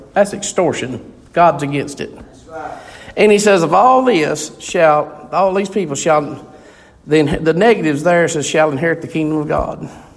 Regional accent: Gaffney, South Carolina, United States; I'm from Gaffney. We didn't put up with that growing up.

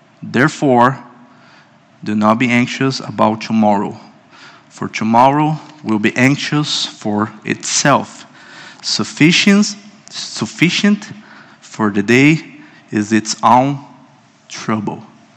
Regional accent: Brazil; Recently, a research pointed out that Brazil, my home country, has the most anxious population in the world, according to the World Health Organization. I was shocked by that. That means that I come from a country and a culture that is sunk in anxiety.

